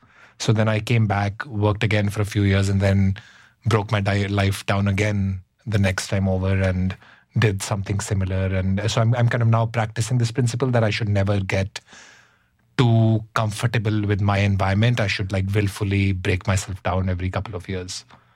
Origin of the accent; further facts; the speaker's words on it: Shimla, Himachal Pradesh, India; So when I was growing up in Shimla, near us, there were many ashrams